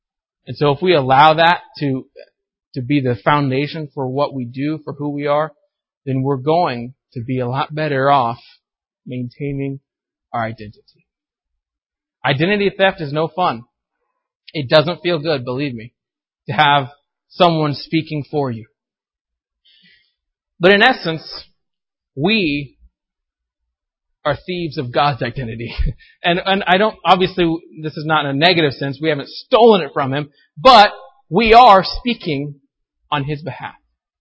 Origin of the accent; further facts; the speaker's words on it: Arkansas, United States; now in California, United States; I'm from Arkansas originally. I consider myself a Southerner still. And I think I always will. But I've noticed myself kind of becoming more Californian the more I live here.